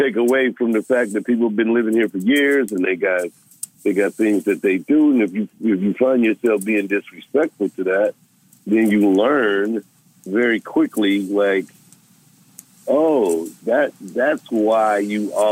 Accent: St. Louis, Missouri, United States; because I came in from St. Louis and I was a little corporate.

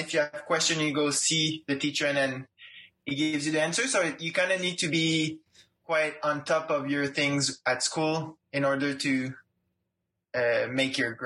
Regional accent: Quebec, Canada; I mean, actually, it wasn't my first choice. Like every good Quebecois kids, I was in a hockey l

